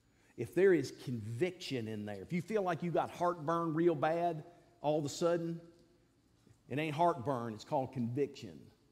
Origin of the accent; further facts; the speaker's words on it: East Coast, United States; I said, I'm not even from here. I'm from the East Coast.